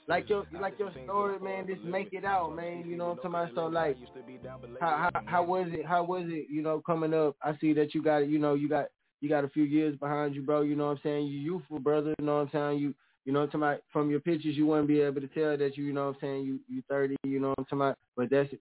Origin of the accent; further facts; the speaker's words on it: Mobile, Alabama, United States; You know that's home. That's back home. You know what I'm talking about? You Huntsville. I'm Mobile. I'm from Mobile.